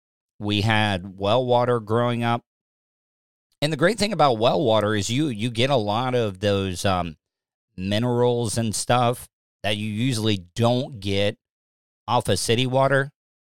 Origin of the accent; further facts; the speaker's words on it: DeLeon Springs, Florida, United States; I remember, like, growing up in DeLeon Springs, we had a lot of that sulfur-smelling water that you would get right out of the tap.